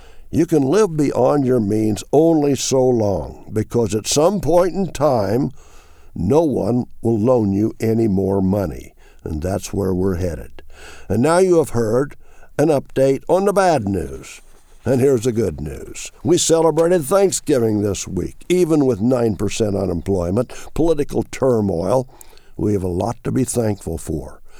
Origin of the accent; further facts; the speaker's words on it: Washington, United States; from Washington.